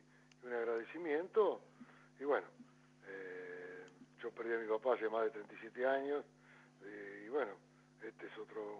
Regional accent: Argentina; yo en la realidad soy ciudadano también argentino y soy más argentino que italiano

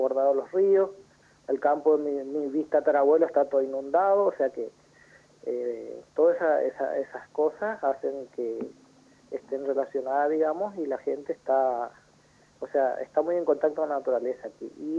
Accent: Formosa, Argentina; Ahora ejerzo la profesión de abogado hace más de 10 años acá en la ciudad donde yo nací.

